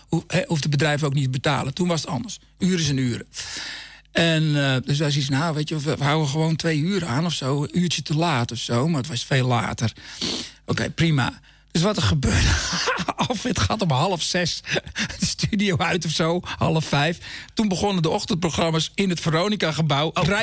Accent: Bussum, North Holland, Netherlands; Die ken ik uit Bussum, waar ik vandaan kom.

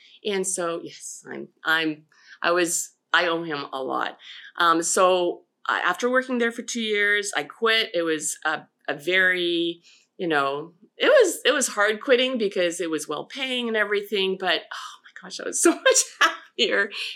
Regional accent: Toronto, Ontario, Canada; I grew up in Toronto, and then I think through a special government plan or program, my father and my mother could afford a house in the outskirts of Toronto in a place called Bramalea.

